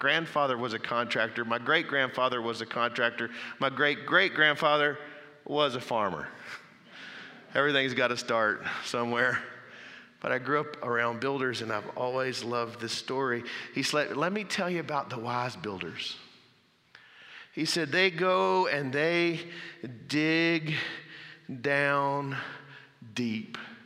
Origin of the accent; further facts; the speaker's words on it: Mississippi, United States; now in Texas, United States; I grew up in Mississippi where we had rivers. Like … deep and wide rivers. When I moved out here, I learned about the draws